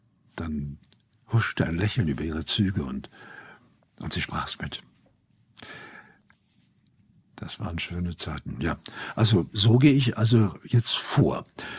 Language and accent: German; Germany; first language German